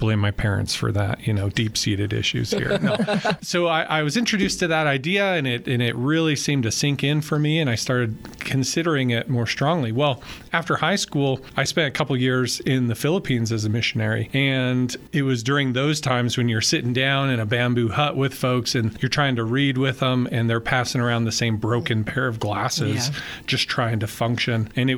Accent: Riverton, Wyoming, United States; growing up in Riverton, graduated same class as Dr. Walton here.

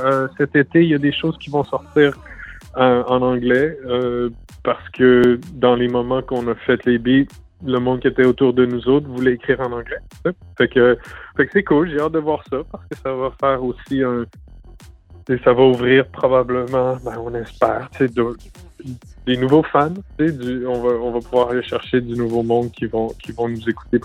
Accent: New Brunswick, Canada; province bilingue au Canada. Tu sais, donc, fait que ma langue a toujours été utile. Tu sais, c'est ma langue maternelle.

